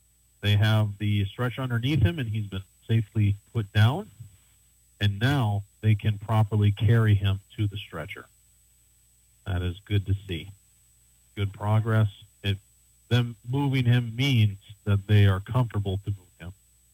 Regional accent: Park Falls, Wisconsin, United States; I'm from Park Falls, you know

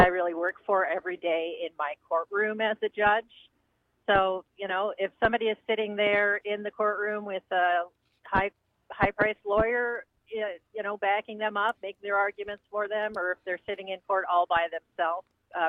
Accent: Chippewa Falls, Wisconsin, United States; I grew up in Chippewa Falls, so that's kind of where I got my values and what made me the person I am today.

